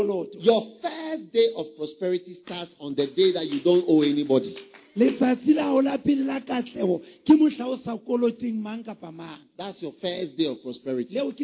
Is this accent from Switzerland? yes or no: yes; Switzerland; I come from Switzerland.